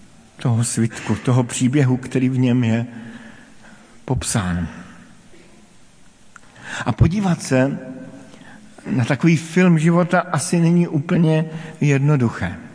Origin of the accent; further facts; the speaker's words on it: Brno, South Moravian Region, Czechia; Pocházím z Brna a možná, že si vzpomínáte